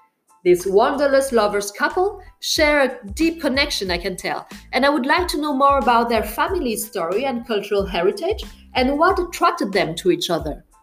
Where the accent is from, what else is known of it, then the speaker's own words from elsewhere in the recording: France; now in Singapore; I'm French. My mom is from Hong Kong and my dad is Chinese from Indonesia. I was born and bred in France and I've been living in Singapore since 2006.